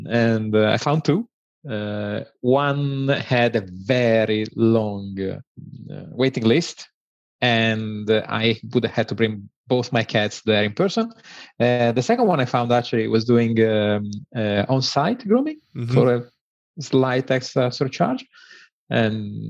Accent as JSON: {"language": "English", "town": "Milan", "region": "Lombardy", "country": "Italy", "second_language": "English", "moved": "as an adult", "said": "So, I'm Italian. I come from Milan."}